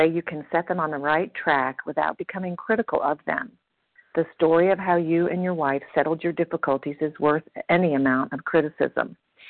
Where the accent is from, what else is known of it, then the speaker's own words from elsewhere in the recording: Tennessee, United States; now in Oklahoma, United States; grateful recovered compulsive overeater. I'm from Tennessee, currently in Oklahoma.